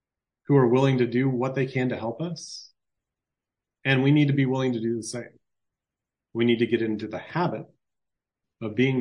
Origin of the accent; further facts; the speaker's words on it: Anchorage, Alaska, United States; I learned in Sunday school when I was growing up in Anchorage